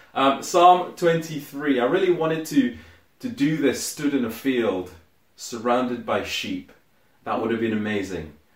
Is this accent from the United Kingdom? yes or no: no; Guyana; I grew up in Guyana in South America, a third world country